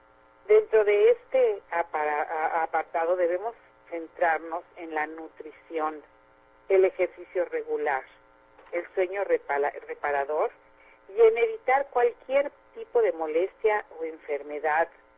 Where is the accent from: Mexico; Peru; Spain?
Mexico; now in Miami, United States; soy de México, pero ahora estoy en Miami